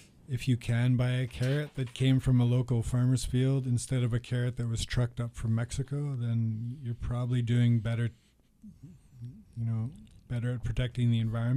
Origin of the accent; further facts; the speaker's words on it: Ottawa, Ontario, Canada; I grew up in Ottawa